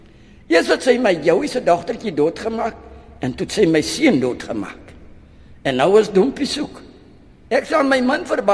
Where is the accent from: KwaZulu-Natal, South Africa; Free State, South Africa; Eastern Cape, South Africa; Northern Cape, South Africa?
Northern Cape, South Africa; Ek is gebore in die Rigtersveld in 'n maatjieshut, soos ons namas altyd geleef het.